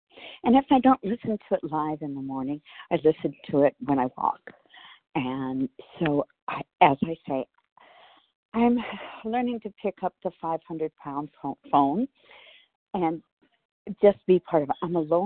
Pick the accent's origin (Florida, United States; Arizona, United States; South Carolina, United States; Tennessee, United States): Arizona, United States; Hi, this is … I'm from Arizona, and I am practicing being part of.